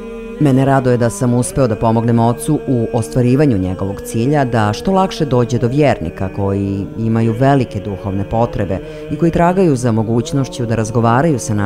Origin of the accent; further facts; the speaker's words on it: Bjelovar, Bjelovar-Bilogora County, Croatia; Ja dolazim iz Bjelovara, grada koji se nalazi u blizini manastira Lepavine.